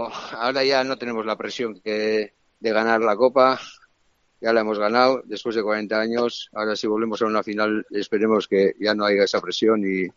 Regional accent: Lekeitio, Basque Country, Spain; yo soy de Lequeitio, yo no pude venir porque no había los accesos que hay

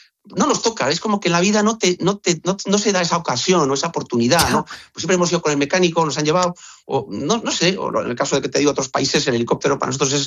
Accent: Neguri, Basque Country, Spain; Yo soy de Neguri, no conozco tanto Madrid

